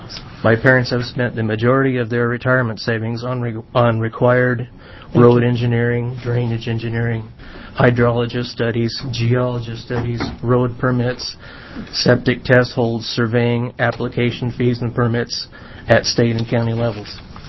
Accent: Newberg, Oregon, United States; from Newburgh, Oregon.

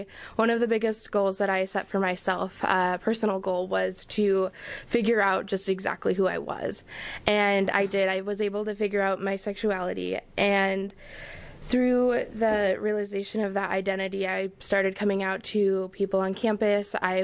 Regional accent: Medford, Oregon, United States; people that I know from my hometown in Medford, Oregon

